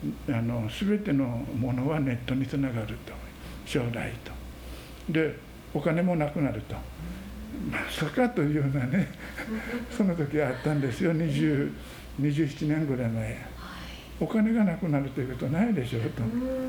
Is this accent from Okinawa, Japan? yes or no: yes; Yomitan, Okinawa, Japan; 私は隣の読谷村の出身でして、学校は読谷村の古里原小学校、古里原中学校、読谷高校ですよね、